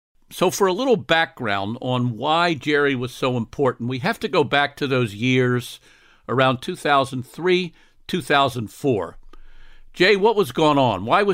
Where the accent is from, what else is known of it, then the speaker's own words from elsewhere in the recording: Scotland, United Kingdom; Thomas Carlyle thought of it, and he's Scottish, and I'm Scottish, and that's probably why I remember it.